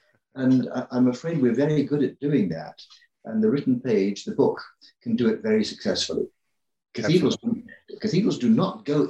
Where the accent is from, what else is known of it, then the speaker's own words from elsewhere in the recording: England, United Kingdom; I grew up in England. I was a student at Oxford and then in London, the University of London.